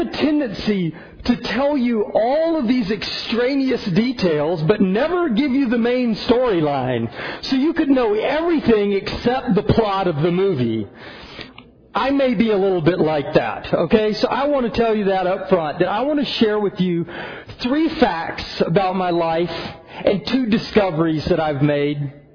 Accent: South Carolina, United States; I come from a very religious family, and I grew up in the South. And where I came from in South Carolina, you could no more not be a religious kid

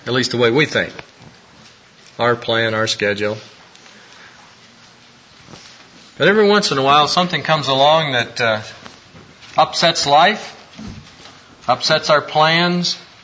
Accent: Illinois, United States; Nancy's from Pittsburgh, I'm from Illinois.

